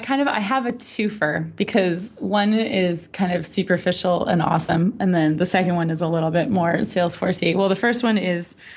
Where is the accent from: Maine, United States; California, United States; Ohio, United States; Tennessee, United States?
California, United States; San Francisco; So shout out to my hometown, San Francisco, for hosting an incredible Super Bowl experience.